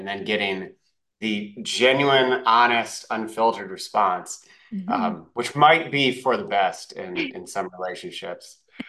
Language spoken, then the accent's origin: English; Bloomington, Indiana, United States; So it's set in Bloomington, Indiana in 1999, which is my hometown and kind of the era I grew up in.